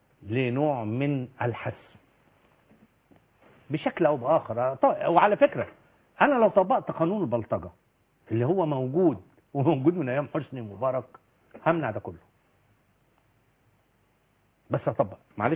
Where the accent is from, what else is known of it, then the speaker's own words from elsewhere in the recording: Upper Egypt, Egypt; وانا من الصعيد وفاهم ايه الوضع تمام